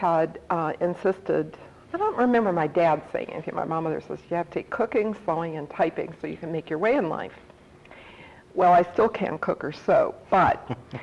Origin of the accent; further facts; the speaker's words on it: Detroit, Michigan, United States; also born or lived in Redford Township; I was born in Detroit. And I went to high school initially at McKenzie High School in the city of Detroit.